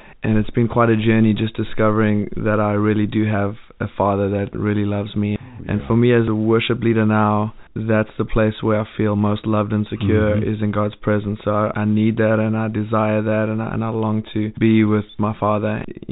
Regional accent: Bothaville, Free State, South Africa; born or raised there

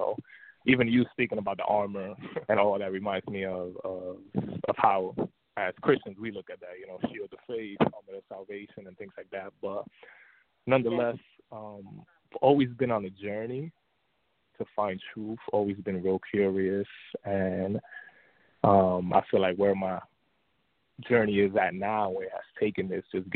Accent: New York City, New York, United States; So, yes, I know you said briefly, I'm from New York City. I grew up here

